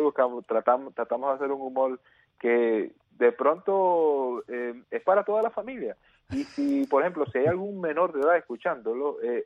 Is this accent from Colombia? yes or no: no; Venezuela; moved away; hace 14 años ya casi de que salimos de Venezuela. Bueno, pero por un lado fue bueno y por el otro fue malo. O sea, malo abandonar mi país.